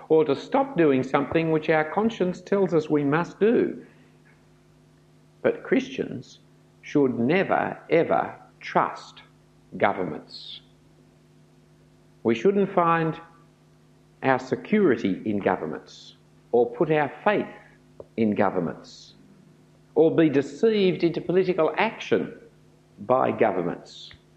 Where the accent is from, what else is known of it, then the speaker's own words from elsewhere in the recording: Australia; I have a deep down cynical suspicion, which comes from being an Australian